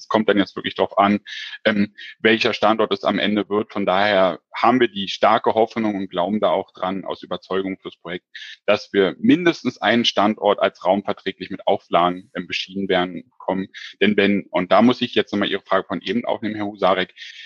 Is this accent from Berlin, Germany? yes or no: yes; Berlin, Germany; Ich weiß nicht, ob Sie es an meinem Hochdeutsch hören. Ich komme ja ursprünglich eigentlich aus Berlin